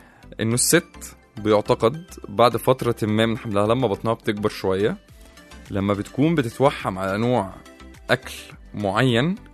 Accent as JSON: {"language": "Arabic", "country": "Egypt", "said": "زي ما تعودنا خلونا نبدأ دايما بينا احنا كمصريين او المصريين القدامى في فراعنة"}